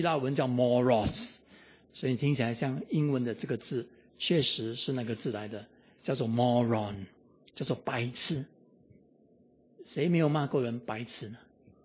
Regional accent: Singapore; 我新加坡人

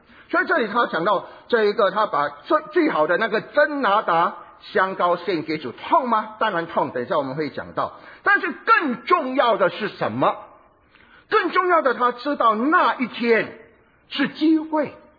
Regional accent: Fujian, China; 我们福建人说，有时候我们听到哈

